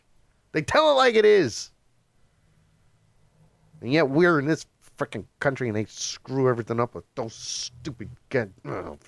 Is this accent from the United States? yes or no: yes; New York, United States; I'm from New York. No, we don't.